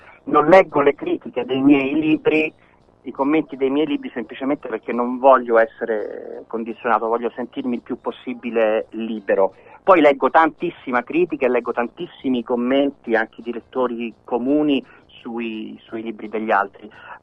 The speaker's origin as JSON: {"language": "Italian", "town": "Rome", "region": "Lazio", "country": "Italy", "tie": "born or raised there", "said": "Io sono romano, chi non è romano magari non può saperlo, ma il Pincio a Roma è un luogo molto importante, è il colle dove sorge Villa Borghese e al quale sono legato affettivamente, perché è un posto dove ho passato tutta la mia infanzia."}